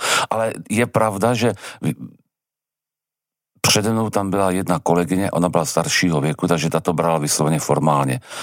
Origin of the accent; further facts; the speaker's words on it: Telč, Vysočina Region, Czechia; ale já jsem na to hrdý, že jsem z Telče, z toho malého města